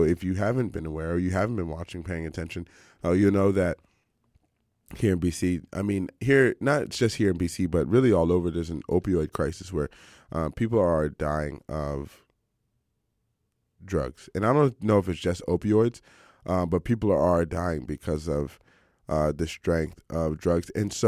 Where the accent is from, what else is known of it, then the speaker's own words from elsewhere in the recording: United States; I'm not from one of those countries. So if you know me, I'm from the United States.